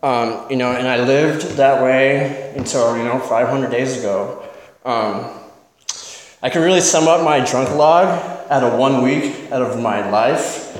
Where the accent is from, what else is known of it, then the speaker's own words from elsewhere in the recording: Templeton, United States; I was born and raised in Templeton. I come from a good family.